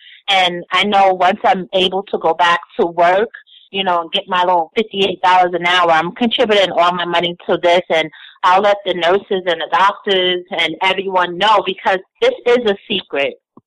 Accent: Brooklyn, New York, United States; Born and raised in Brooklyn, New York.

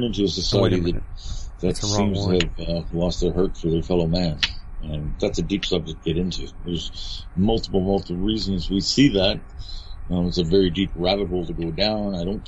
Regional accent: Toronto, Ontario, Canada; When I grew up as a child in Canada, my parents knew everybody. For two blocks around me in downtown Toronto, and I grew up on Dury Street in downtown Toronto, probably one of the roughest areas in Toronto now.

